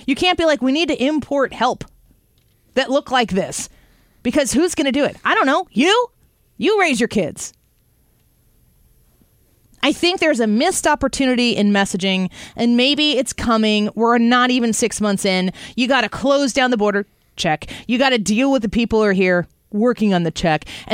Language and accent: English; United States; I'm asking, as an American who's here, being in a place where we have a huge immigration community here, of all different kinds.